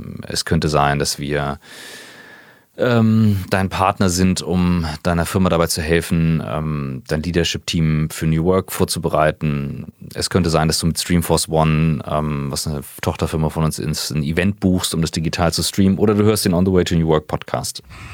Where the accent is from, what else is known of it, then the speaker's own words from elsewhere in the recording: Kiel, Schleswig-Holstein, Germany; born there; Ich bin gebürtiger Kieler, mittlerweile 38.